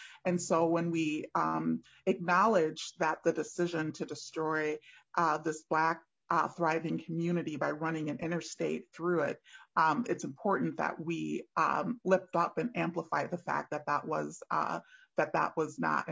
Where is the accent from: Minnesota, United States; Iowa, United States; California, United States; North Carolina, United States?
Minnesota, United States; Saint Paul; I was born and raised in Frogtown. My family's story is pretty similar to what Mayor Carter talked about. My family fled the Deep South.